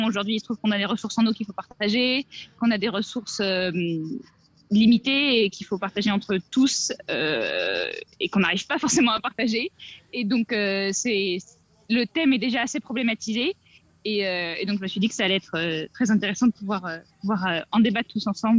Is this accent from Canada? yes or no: no; Île-de-France, France; On vient tous du même endroit. On vient tous des Îles-de-France.